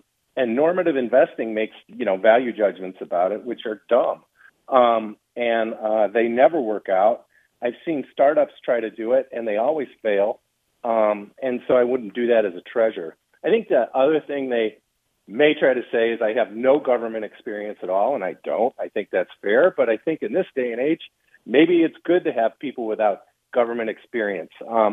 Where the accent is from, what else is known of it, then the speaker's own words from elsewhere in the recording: Chicago, Illinois, United States; moved away as an adult; I come from Chicago. I had a $300,000 apartment in 1,100 square feet